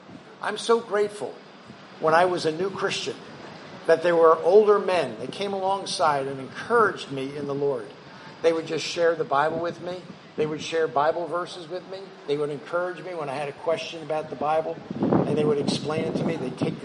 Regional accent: New Jersey, United States; I grew up in the Jersey Shore, and during the summer months, loved to go crabbing.

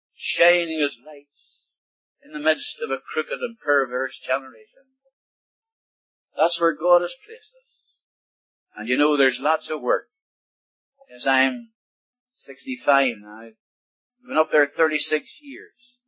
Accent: Ireland; And being Irish, I don't know how to retreat.

